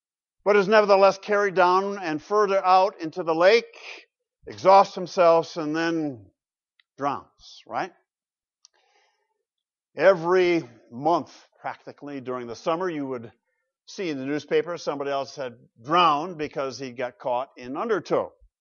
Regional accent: Michigan, United States; I grew up in Western Michigan, where we lived, worked, and recreated on the Great Lakes.

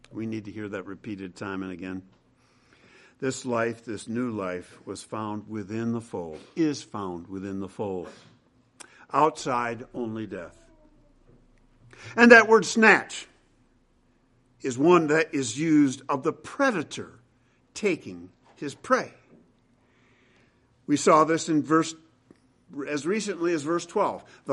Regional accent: Grand Rapids, Michigan, United States; Michigan is an auto state, and my hometown, Grand Rapids, Michigan, is an auto town. And I remember growing up, there was a vast auto scrapyard, salvage yard, across the Grand River from where we lived.

